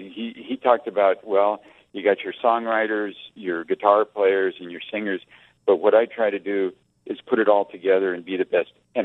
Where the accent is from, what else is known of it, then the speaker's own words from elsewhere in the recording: Seattle, Washington, United States; And then I wrote an obituary on him when he died in my hometown in Seattle and for a local newspaper.